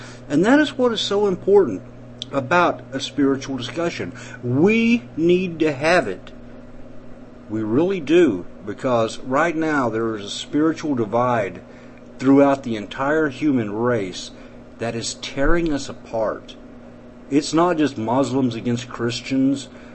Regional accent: the South, United States; accent: southern; Okay, but I couldn't wait to get my southern accent back, and I suppose I draw it out sometimes more than I should

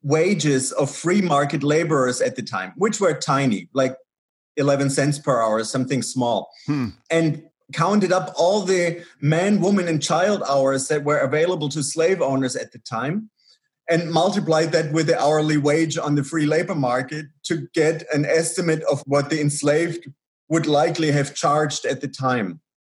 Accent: Tübingen, Baden-Württemberg, Germany; a family that had recently moved from Israel to Germany in my hometown of Tübingen.

